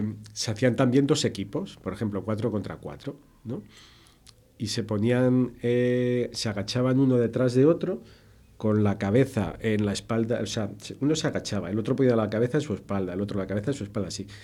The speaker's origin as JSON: {"language": "Spanish", "town": "Marrupe", "region": "Castilla-La Mancha", "country": "Spain", "tie": "born or raised there", "also_born_or_lived": "Talavera de la Reina", "said": "y nací en un hospital en Talavera. Pero mi infancia, desde que nací, desde bebé hasta los 2 o 3 años, estuve en Marrupe, en la Sierra de San Vicente, allí con los abuelos."}